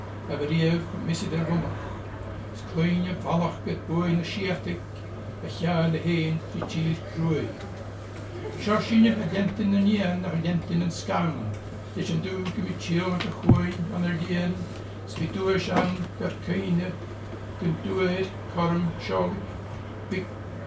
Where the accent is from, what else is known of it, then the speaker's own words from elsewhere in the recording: Scotland, United Kingdom; first language Gaelic; English is a second language; I write in my native language, Gaelic. My first poems were actually in English. Gaelic was almost an afterthought. But I've also occasionally dipped into Braid Scots